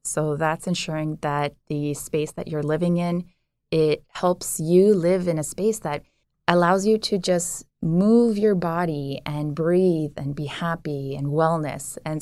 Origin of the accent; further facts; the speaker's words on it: Hamilton, Ontario, Canada; first language French; English is a second language; I played soccer in the city of Hamilton in the east end. That's how I grew up. I grew up in French in Hamilton, which is pretty interesting way of living, because we are technically considered a francophone city in Ontario